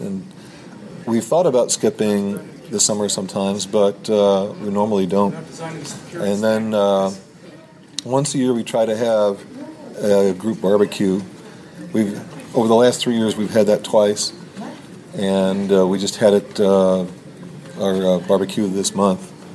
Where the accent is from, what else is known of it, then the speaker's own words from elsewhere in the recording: St. Louis, Missouri, United States; now in Chicago, United States; But I did not actually own a computer of my own when I moved up here in 1980 from St. Louis, which is where I'm from.